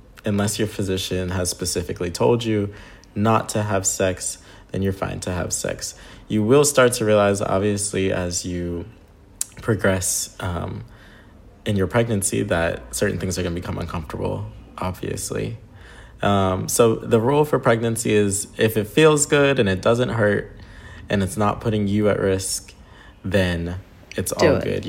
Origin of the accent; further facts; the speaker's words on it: New York, United States; now in Israel; So I live in Israel. And I am from the States originally